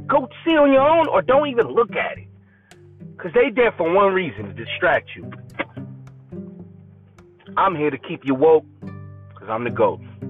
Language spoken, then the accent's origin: English; Detroit, Michigan, United States; I'm from Detroit 313, but I was raised in a military family where we traveled.